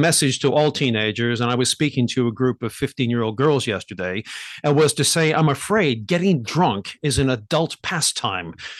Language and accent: English; United States; I noticed as an American